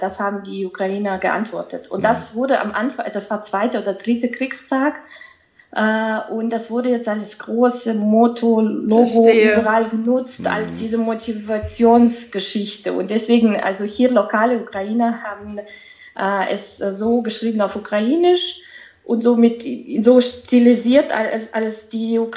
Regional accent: Belarus; first language Belarusian; German is a second language; Meine Muttersprache ist Belarusisch und Russisch und in Belarus sind 2 Sprachen, staatliche Sprachen.

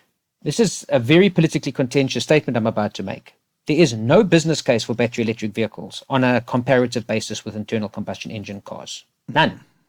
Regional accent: South Africa; And I can tell you, as a South African living in South Africa, that second option does not have a good ending.

